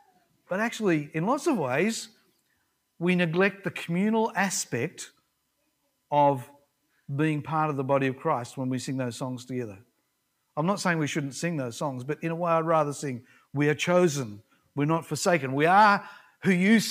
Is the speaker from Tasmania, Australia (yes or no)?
yes; Ridgley, Tasmania, Australia; in my hometown of Ridgely in Tasmania, which was a town of 300 people when I was growing up